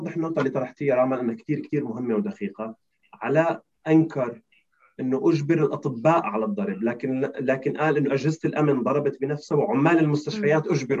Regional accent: Syria; وهون ايضا امر مفيد لنا كسوريين ان ننظر كيف تنظر المحكمه

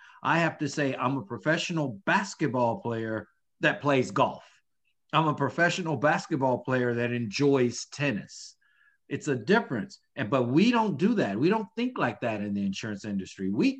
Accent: the South, United States; I'm from the South, so I say niches

